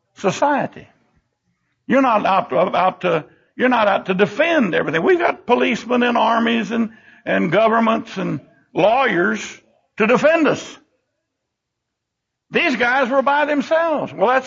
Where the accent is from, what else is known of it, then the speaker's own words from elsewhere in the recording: Bible Belt, United States; born there; I am thankful that I was born in the Bible Belt.